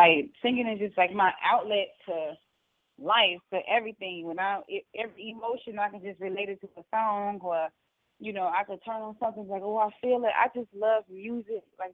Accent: Gary, Indiana, United States; Okay, well, I am calling from Gary, Indiana. I am a Gary native.

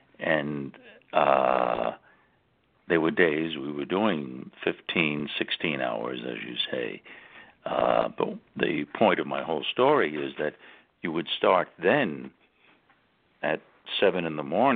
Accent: New York, United States; Have I lived in New York? Oh, yes, I was born and raised here. Yeah, I was born and raised on the East Coast

